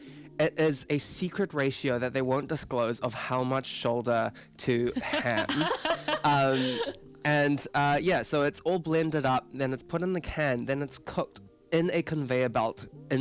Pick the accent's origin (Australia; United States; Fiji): Fiji; born there; so because I was born in Fiji, so PI, Pacific Island, really readily available, very popular.